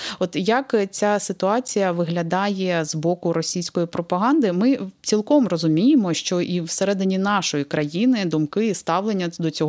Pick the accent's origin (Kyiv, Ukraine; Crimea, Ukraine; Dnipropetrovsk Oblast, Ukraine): Crimea, Ukraine; Так, і в мене теж, я в Криму ходила в школу.